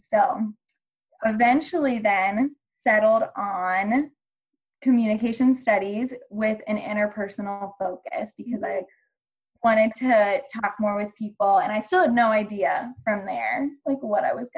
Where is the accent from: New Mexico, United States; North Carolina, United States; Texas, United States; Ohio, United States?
Ohio, United States; now in Colorado, United States; I am from Ohio. So like Alicia said, we met here out in Colorado, and I'm from very small town, rural community, farm, graduated with around 80 people in my graduating class